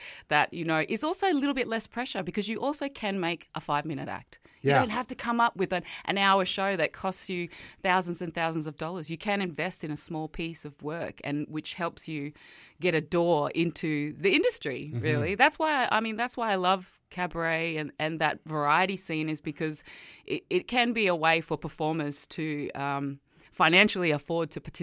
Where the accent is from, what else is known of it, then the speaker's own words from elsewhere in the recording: Australia; My background is Samoan, and I'm Australian as well.